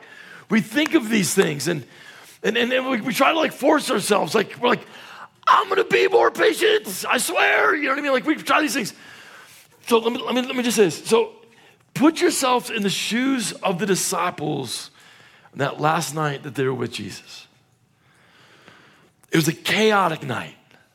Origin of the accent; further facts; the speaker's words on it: Chicago, Illinois, United States; And I'm from Chicago.